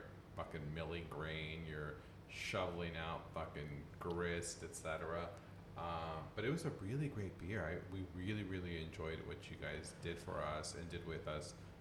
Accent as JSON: {"language": "English", "town": "San Diego", "region": "California", "country": "United States", "tie": "born or raised there", "said": "I have spent some time in my hometown in San Diego at Korean places, and in Koreatown in LA."}